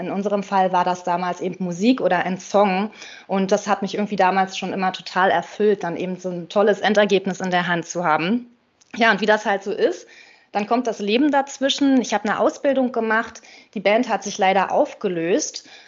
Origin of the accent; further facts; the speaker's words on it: Berlin, Germany; ich komme aus Berlin und ich arbeite nebenberuflich als freie Texterin und Schriftstellerin.